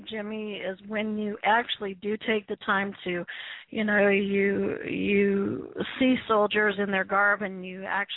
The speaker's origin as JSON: {"language": "English", "town": "Calgary", "region": "Alberta", "country": "Canada", "tie": "born or raised there", "said": "I grew up in Calgary, so awesome."}